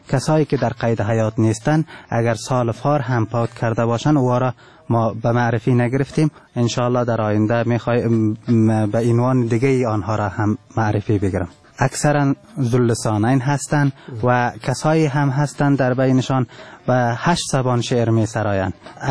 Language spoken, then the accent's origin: Persian; Afghanistan; first language Turkmen; Persian is a second language; البته به زبان مادریم ترکمنی